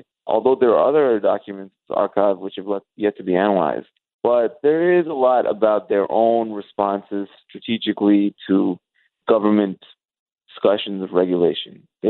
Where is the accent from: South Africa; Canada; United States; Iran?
Canada; as a Canadian, it's kind of sad to see that a Canadian company engaged in such predatory behavior.